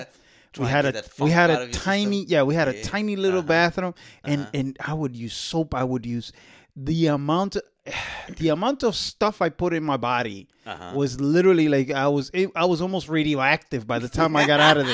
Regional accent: Dominican Republic; growing up in the Dominican Republic, my family, we were extremely humble family

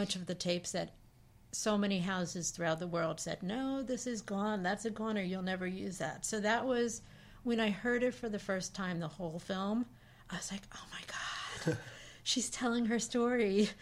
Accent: New York, United States; I wanted to premiere the film in New York, because that was really because this is my hometown, and that was, like, really important to me.

